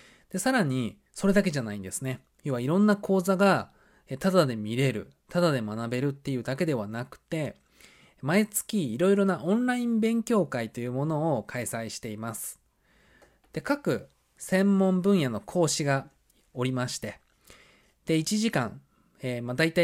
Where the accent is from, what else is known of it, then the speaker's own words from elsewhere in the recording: Oita, Japan; 僕の地元が、まあ、九州の大分県なんですけども、そこをまあ卒業して